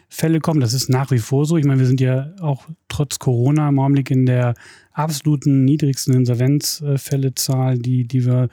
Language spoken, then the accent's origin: German; Wuppertal, North Rhine-Westphalia, Germany; Ich bin in Wuppertal zur Schule gegangen und bin beruflich erst nach Solingen gekommen.